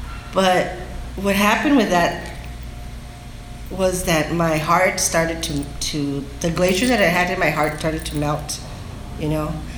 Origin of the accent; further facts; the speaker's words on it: Bell, California, United States; I had never been to India. I'm from Bell. So I had only been like, maybe four miles all the way, all around.